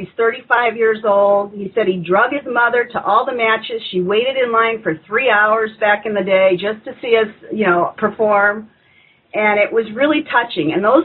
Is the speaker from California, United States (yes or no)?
yes; San Francisco, California, United States; But I'm from the San Francisco area originally, so my family and friends there from back home will also be able to see the movie.